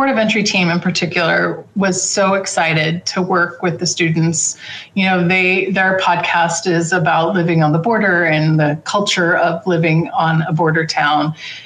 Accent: San Diego, California, United States; You know, I grew up in San Diego. I've driven through Imperial Valley many times.

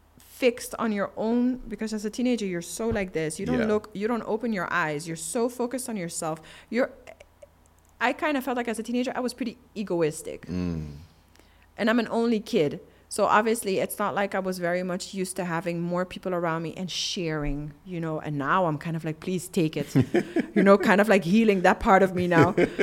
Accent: Aruba; Because I felt a little trapped down there, you know.

